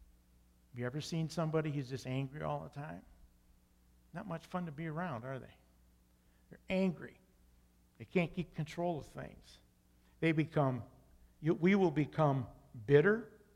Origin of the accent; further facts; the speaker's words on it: New York, United States; I came from Western New York. Don't hold this against me. I'm a Yankee fan, sorry.